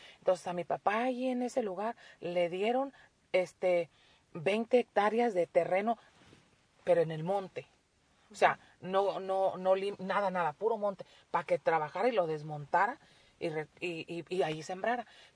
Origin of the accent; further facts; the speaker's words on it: Sinaloa, Mexico; also born or lived in Michoacán; now in United States; Yo nací en Michoacán, ¿verdad? Es un pueblito en la falda así del cerro, muy tranquilo y todo. Pero cuando mi papá regresó de aquí de Bracero para allá, para México, nos movió a nosotros, nos trajo para el estado